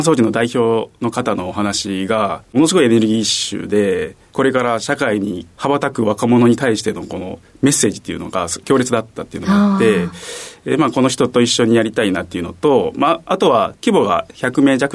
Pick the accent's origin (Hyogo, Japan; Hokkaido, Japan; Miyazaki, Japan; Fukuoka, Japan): Hyogo, Japan; also born or lived in Osaka; 生まれは兵庫県でして、大阪と兵庫県、2つの府県をまたがって高校生まで育ってます。